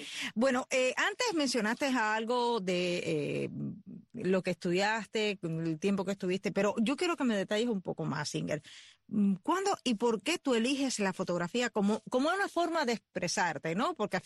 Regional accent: Sancti Spíritus, Cuba; yo soy de Santi Espíritus. O sea, nosotros somos Guajira

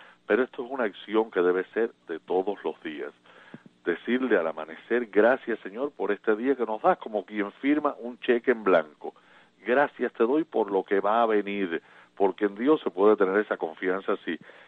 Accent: Cuba; nos ha tocado vivir como cubanos

